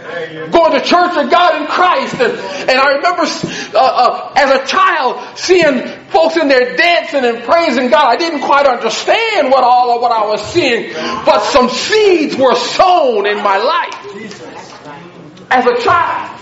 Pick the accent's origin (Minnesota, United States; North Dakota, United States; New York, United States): New York, United States; Elmira; Well, I'm originally from Elmira, New York, way upstate New York. The last of 9 children.